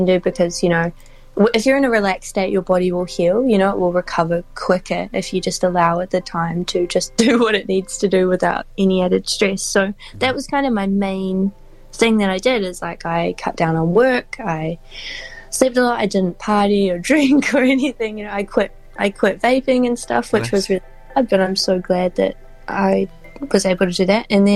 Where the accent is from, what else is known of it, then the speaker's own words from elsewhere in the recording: Australia; born there; I was born in Australia, and I think like there are quite a lot of Mims in Aussie.